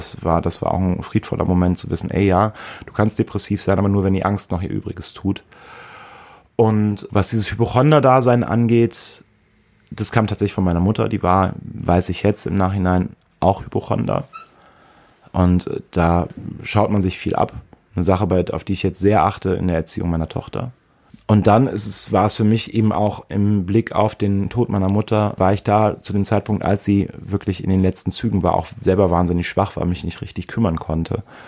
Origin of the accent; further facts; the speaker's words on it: Prüm, Rhineland-Palatinate, Germany; Darleiden, bezeichnenderweise Darleiden.